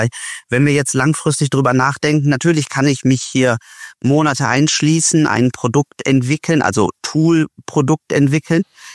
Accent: Cologne, North Rhine-Westphalia, Germany; ich komme aus Köln

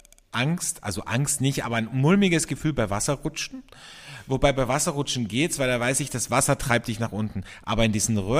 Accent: Austria; bei uns in Österreich

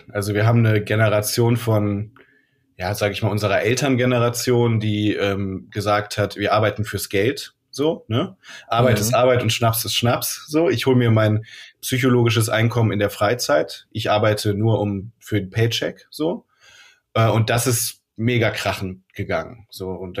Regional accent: Rhineland, Germany; now in Hamburg, Germany; Ich komme aus dem Rheinland, deswegen ist das heute ein besonderer Aufnahmetag, weil heute Rosenmontag ist. Ich bin aber jetzt seit vielen Jahren in Hamburg.

